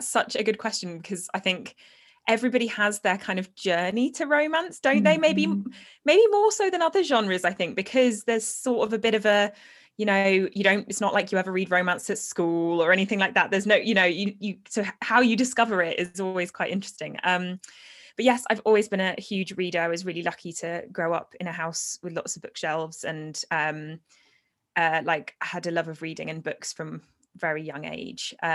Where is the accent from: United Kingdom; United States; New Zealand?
United Kingdom; England; I am an author from England.